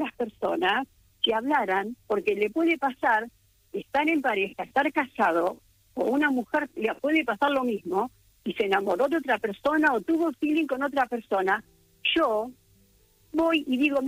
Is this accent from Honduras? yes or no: no; Argentina; moved away as an adult; now in Spain; Entonces yo me agarré un avión y me vine a vivir a España, soy argentina.